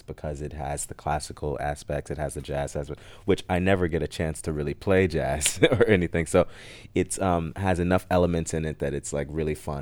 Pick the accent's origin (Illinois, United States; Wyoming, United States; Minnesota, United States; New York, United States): Illinois, United States; Chicago; being Black in America, in Chicago, growing up in Chicago, and when did I grow up here? The early 90s, I suppose.